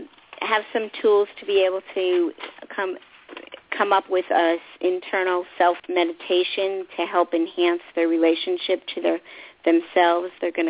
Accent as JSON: {"language": "English", "region": "New York", "country": "United States", "moved": "yes", "lives_now": "Atlanta, United States", "said": "The reason why it's 917 is because I am from New York. So I just moved here a couple of years ago."}